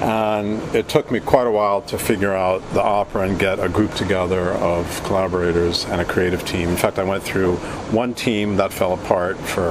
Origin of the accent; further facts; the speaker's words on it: San Francisco, California, United States; I picked up my hometown paper, San Francisco Chronicle